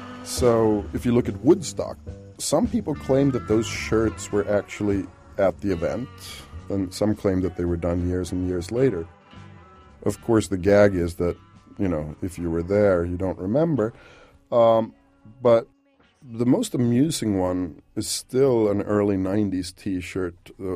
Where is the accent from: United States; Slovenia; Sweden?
Sweden; Norrland; I grew up in Sweden, in the north of Sweden, and in my late teens